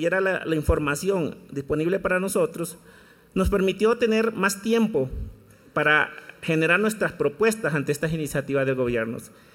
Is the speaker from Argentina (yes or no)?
no; Costa Rica; de Costa Rica y debo reconocer que me siento medio extraño dialogar con ustedes